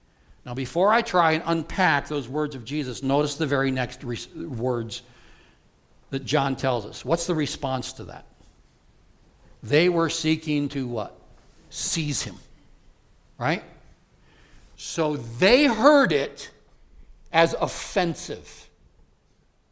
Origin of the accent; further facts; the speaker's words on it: LaGrange, Wyoming, United States; I grew up in LaGrange, Wyoming